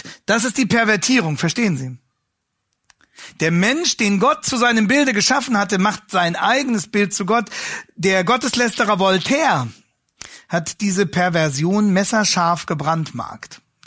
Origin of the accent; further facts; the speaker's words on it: Hanover, Lower Saxony, Germany; Ich komme ja aus Hannover, wie Sie wissen.